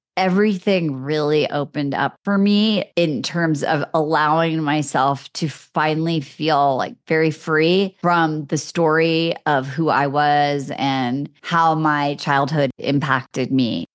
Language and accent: English; Iowa, United States; born there; Well, I was born in Iowa and I really felt like my whole life, like I didn't exactly belong.